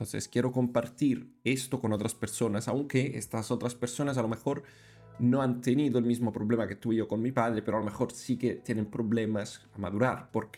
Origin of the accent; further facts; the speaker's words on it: Italy; moved away as an adult; yo nací y crecí en Italia hasta que me fui del país con 20 años